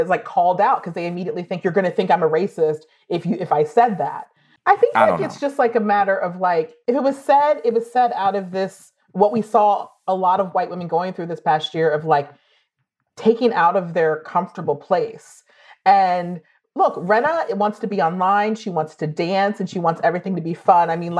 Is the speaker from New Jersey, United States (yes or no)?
no; New York, United States; I'm just like I'm a New Yorker.